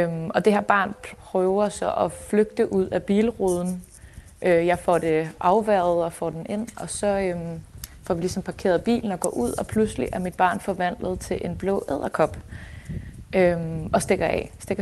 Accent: Horsens, Central Denmark Region, Denmark; now in Copenhagen, Denmark; Født og opvokset i Horsens.

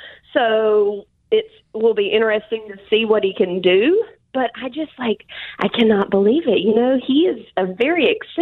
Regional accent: the Carolinas, United States; born there; I was born in the Carolinas.

